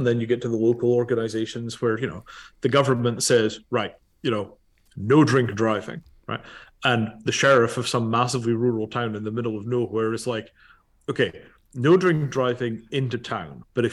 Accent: Scotland, United Kingdom; Being Scottish, I tend to be more differentiate, but you know, let's call it a fishing rod.

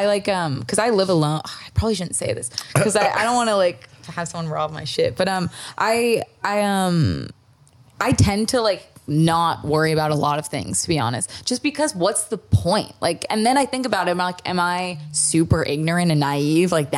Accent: Toronto, Ontario, Canada; No, I'm from Toronto.

